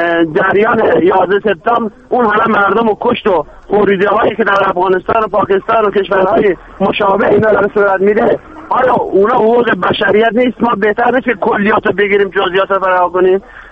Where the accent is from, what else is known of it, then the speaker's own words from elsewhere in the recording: Iran; من به عنوان یه ایرانی